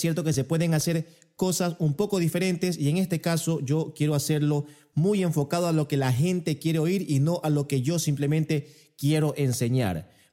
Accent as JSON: {"language": "Spanish", "country": "Ecuador", "moved": "yes", "lives_now": "Moscow, Russia", "said": "Yo soy ecuatoriano, pero vivo en Rusia, en Moscú, desde el año 2012."}